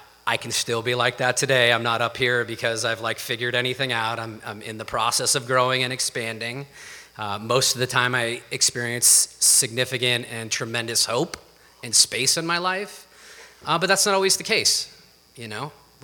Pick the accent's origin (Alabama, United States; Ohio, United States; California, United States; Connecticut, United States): California, United States; So I'm the oldest of four, I'm from Northern California, and I thought we had an idyllic life, right?